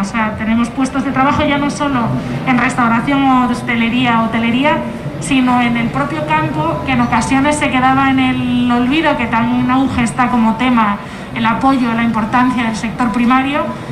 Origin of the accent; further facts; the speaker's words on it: Canary Islands, Spain; como sabemos como españoles, sacarles el lado positivo